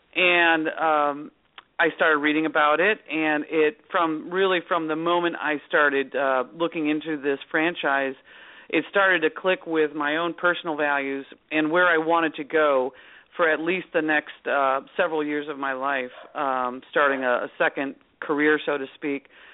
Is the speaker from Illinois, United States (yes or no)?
yes; St. Charles, Illinois, United States; Came back to my hometown area in Batavia, Illinois. I grew up in St. Charles, Illinois.